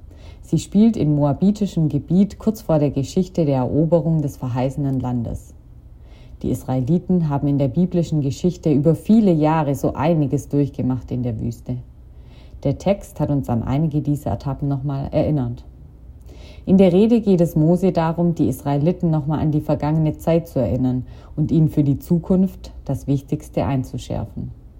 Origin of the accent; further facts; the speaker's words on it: Germany; now in Toronto, Canada; ich komme aus Deutschland und mache aktuell ein Praktikum in der Kirchengemeinde